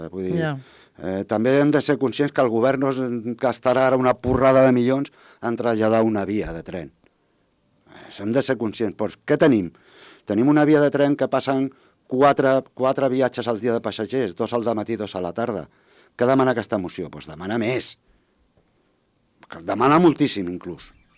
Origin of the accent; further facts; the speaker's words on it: Sant Feliu de Llobregat, Catalonia, Spain; Jo, que sóc de Sant Feliu de Llobregat, nascut allà, jo tindria al voltant de, no sé, 10, 11, 12 anys.